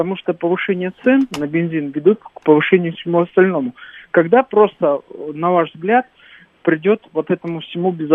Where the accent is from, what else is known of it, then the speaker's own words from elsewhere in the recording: Moscow Oblast, Russia; Подмосковье.